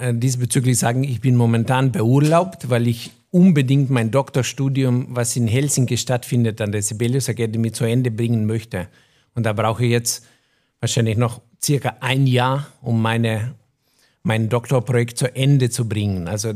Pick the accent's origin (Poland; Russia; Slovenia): Slovenia; now in Germany; denn als ein Slowene, der da auf dem Balkan aufgewachsen ist, kommt man nach Deutschland.